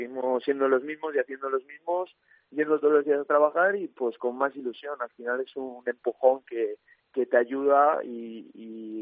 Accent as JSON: {"language": "Spanish", "town": "Tudela de Duero", "region": "Castile and León", "country": "Spain", "said": "yo que soy de Tudela de Duero, de la zona de la Ribera, pues es un plato que me he criado con él"}